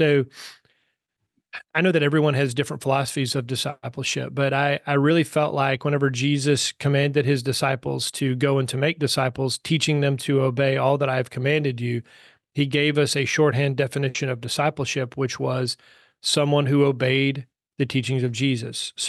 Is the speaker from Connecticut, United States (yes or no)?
no; Texas, United States; So as a Texan, I'd been saying Brazos.